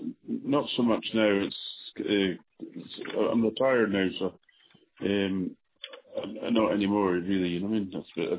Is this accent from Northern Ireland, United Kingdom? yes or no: no; Inverness, Scotland, United Kingdom; it's because I came from Inverness and that you were fucking bullied rotten by the lot down here because they think you came from the Highlands and you're running through the field chasing sheep, you know?